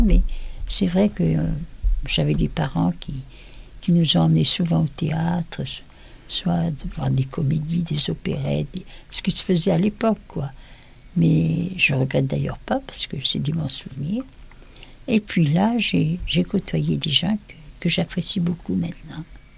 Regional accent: Constantine, Constantine Province, Algeria; born there; née le 29 janvier 1935, j'ai 83 ans, et je suis née à Constantine.

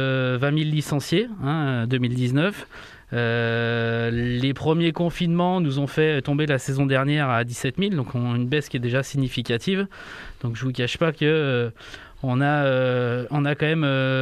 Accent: Artemare, Auvergne-Rhône-Alpes, France; now in Bourg-en-Bresse, France; je suis un pur produit indinois. Je suis originaire du Bugey, d'Artemare exactement. Je vis sur Bourg-en-Bresse depuis une dizaine d'années.

